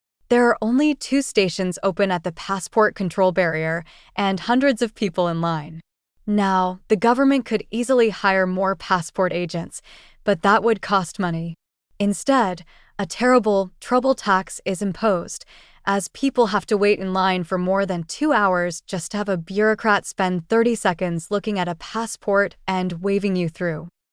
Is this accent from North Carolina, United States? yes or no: yes; North Carolina, United States; In North Carolina, my home state